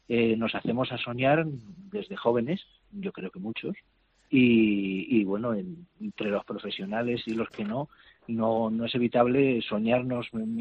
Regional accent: Madrid, Community of Madrid, Spain; born there; now in Málaga, Spain; soy un ser urbano desde chiquitillo. Nací en Madrid, pero vamos, yo estoy atado a la ciudad de Málaga hace mucho tiempo ya.

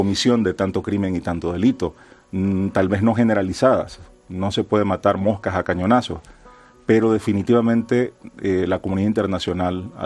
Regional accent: Managua, Nicaragua; Yo soy de Managua. Lo que siempre digo, aunque tengo la vertiente española, porque también soy español y amo España, Nicaragua es mi centro, Nicaragua es mi ombligo, Nicaragua es lo que me define.

